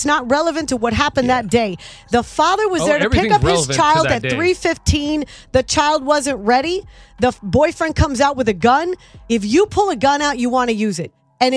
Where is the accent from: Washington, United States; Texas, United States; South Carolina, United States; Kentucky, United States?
Texas, United States; I grew up in Texas, grew up in the South, around guns my whole life.